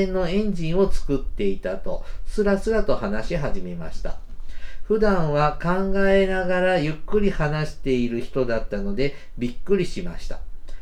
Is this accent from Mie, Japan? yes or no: yes; Mie, Japan; 僕三重の紀州エリア出身なので、